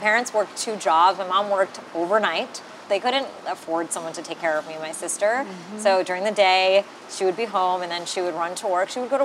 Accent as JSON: {"language": "English", "country": "United States", "tie": "born or raised there", "said": "was so beautiful to sort of learn about my culture, my heritage, where I had come from, especially growing up in America."}